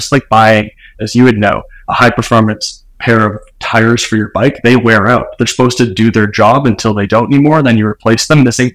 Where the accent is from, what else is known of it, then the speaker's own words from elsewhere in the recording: Toronto, Ontario, Canada; now in Victoria, Canada; Live in Victoria, BC for the past 10 years, but originally from the Toronto area. So good old Canadian boy.